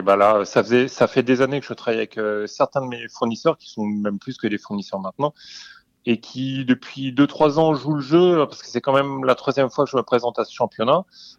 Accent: Brittany, France; Moi, je viens d'Ille-et-Vilaine et je voulais un meunier d'Ille-et-Vilaine

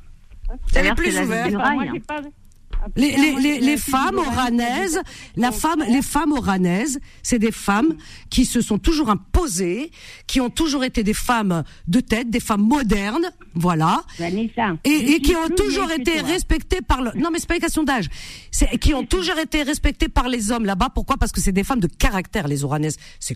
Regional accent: Cherchell, Tipaza Province, Algeria; Alors, moi, je suis de Cherchel. Cherchel, c'est la même culture Alger, c'est algérois.

